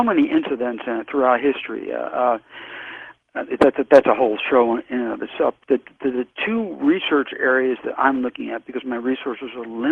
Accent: La Jolla, California, United States; By the way, I grew up skin diving in La Jolla Cove, my fondest memories.

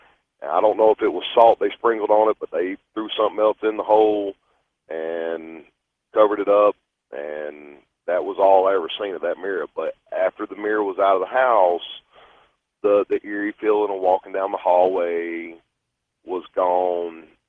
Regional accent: Winston-Salem, North Carolina, United States; now in King, United States; I live in King, North Carolina, but I grew up in Winston-Salem, so I know the whole story.

